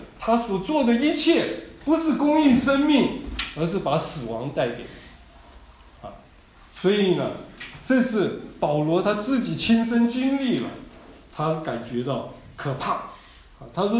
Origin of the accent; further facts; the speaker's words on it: Taiwan; 我在台湾长大，我读高中的时候从我们乡下到台北去读书